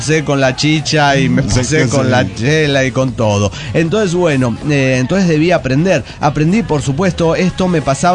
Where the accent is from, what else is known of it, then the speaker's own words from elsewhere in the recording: La Paz, Bolivia; now in Arica, Chile; Como saben, soy de La Paz.